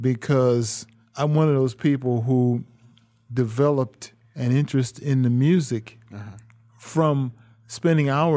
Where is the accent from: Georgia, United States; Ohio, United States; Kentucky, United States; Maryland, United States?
Ohio, United States; Cleveland; I grew up in Cleveland, Ohio.